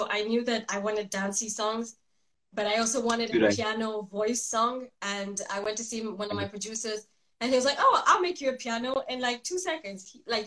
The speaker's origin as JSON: {"language": "English", "country": "Spain", "tie": "born or raised there", "second_language": "English", "moved": "as an adult", "lives_now": "France", "said": "So I grew up in Spain, and then I moved to France in 2011. So when I was 18"}